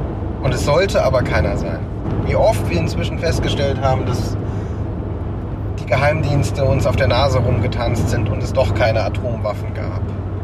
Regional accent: Germany; Also ich fühle mich auch mehr als Europäer als als Deutscher inzwischen.

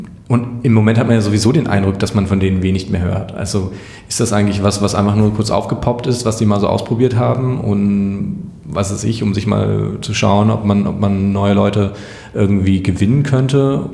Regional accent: Mecklenburg-Vorpommern, Germany; ich bin aufgewachsen in Mecklenburg-Vorpommern, Osten Deutschlands, eine extrem starke rechte Szene und eine extrem schlagkräftige rechte Szene.

